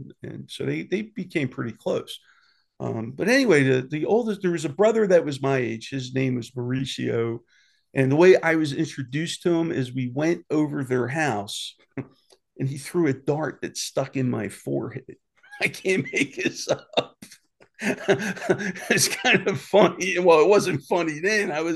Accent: Philadelphia, Pennsylvania, United States; But so anyway, I grew up in South Philly. I went to St. Monica's Elementary School. And after elementary school, I went to Bishop Newman High School.

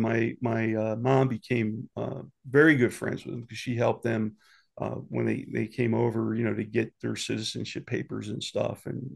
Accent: Philadelphia, Pennsylvania, United States; But so anyway, I grew up in South Philly. I went to St. Monica's Elementary School. And after elementary school, I went to Bishop Newman High School.

